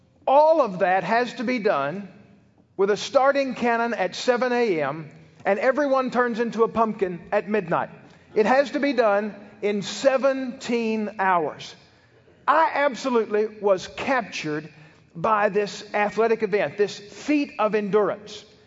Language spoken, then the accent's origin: English; Tennessee, United States; I grew up in West Tennessee, and when I was a college student